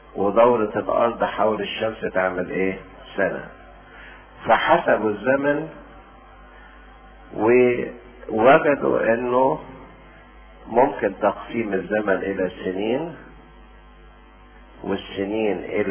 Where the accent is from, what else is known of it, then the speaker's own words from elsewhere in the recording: Egypt; لينا كأقباط، فهو أيضا له أهمية قومية لينا كمصريين